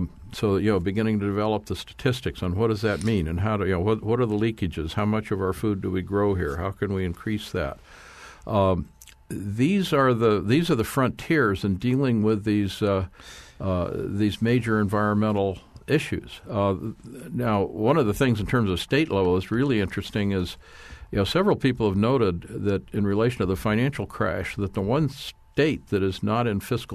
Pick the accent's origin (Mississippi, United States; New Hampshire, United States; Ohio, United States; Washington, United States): Washington, United States; I mean, I come from Washington State, and one of our leading state legislators, is drafting a bill proposing the creation of a Washington State Bank